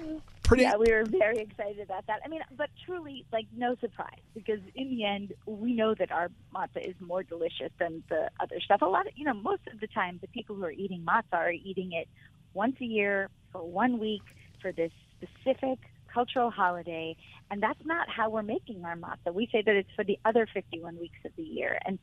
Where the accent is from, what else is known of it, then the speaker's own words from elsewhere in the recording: Miami, Florida, United States; Kevin and I grew up in South Florida. We went to summer camp in North Carolina together, but we also grew up in Miami